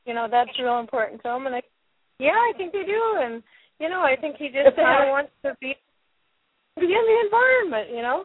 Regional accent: California, United States; we were driving in my home state of California.

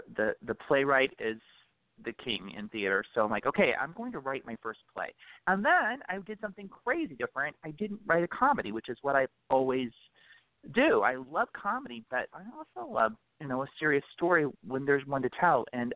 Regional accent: Ohio, United States; now in Los Angeles, United States; And I'm from Ohio originally, but I've been in Los Angeles.

